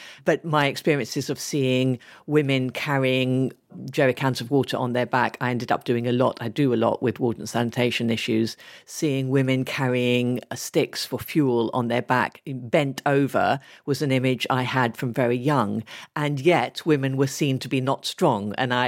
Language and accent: English; Ethiopia; I grew up in Ethiopia and that was the main influence on me. But then I used to come, even very young, to the UK during the summer holidays.